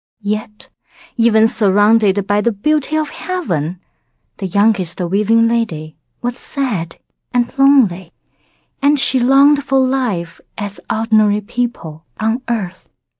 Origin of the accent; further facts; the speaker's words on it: China; I came from China.